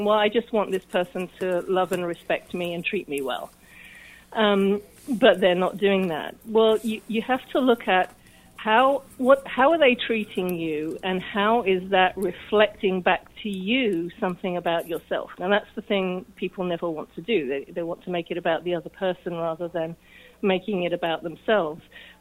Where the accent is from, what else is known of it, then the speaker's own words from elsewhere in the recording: England, United Kingdom; now in United States; Okay, well, I'm originally from England. I've been living in the U.S. for about 24 years now